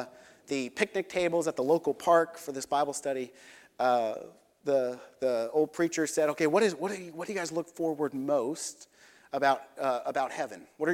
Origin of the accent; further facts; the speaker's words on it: United States; I'm an American. I like them.